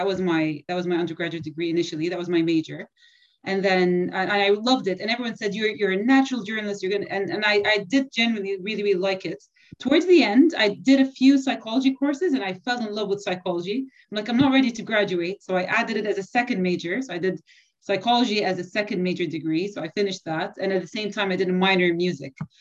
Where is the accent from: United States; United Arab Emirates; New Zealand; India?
United Arab Emirates; Abu Dhabi; also born or lived in Bristol; I was born in Bristol, but I didn't last, Bristol in the United Kingdom. I didn't stay here for long. My father... he had just got a medicine degree, and then we moved to Abu Dhabi in the UAE. So that's where I grew up all my life.